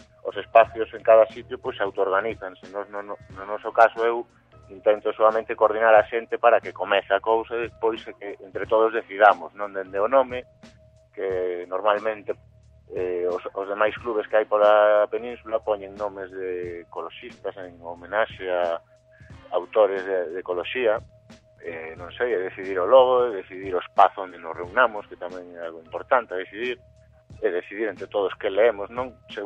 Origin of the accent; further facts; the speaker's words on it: A Coruña, Galicia, Spain; Galician is a second language; Eu, de feito, pois son da Coruña e, por desgracia social ou polo que sexa, pois me custa un pouquiño falar de galego